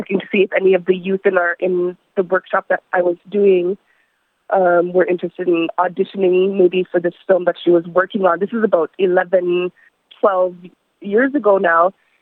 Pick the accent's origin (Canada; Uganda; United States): Canada; Kugluktuk, Nunavut; actually, I'm from Kogluktuk